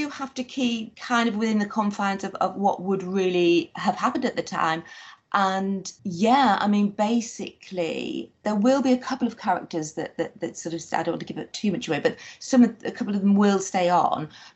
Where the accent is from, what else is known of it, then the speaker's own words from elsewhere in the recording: Sunderland, North East England, United Kingdom; Sunderland at Tyne and Wear, which at the time was County Durham, and I set it there because that is my hometown and where I was born and brought up.